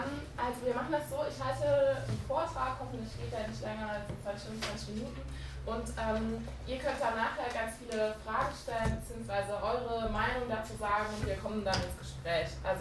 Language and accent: German; Cologne, North Rhine-Westphalia, Germany; ich komme aus Köln, also ich bin Deutsche.